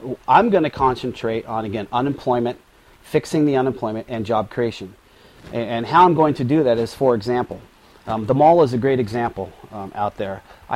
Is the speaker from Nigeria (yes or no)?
no; Elk Grove, California, United States; Well, I was born and raised here in Elk Grove. I've been here for 45 years.